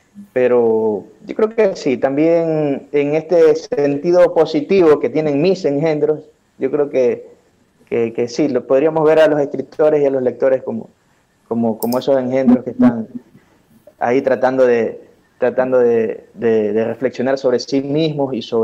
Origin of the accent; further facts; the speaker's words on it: Ecuador; ¿tú de dónde eres? ¿De Ecuador? Sí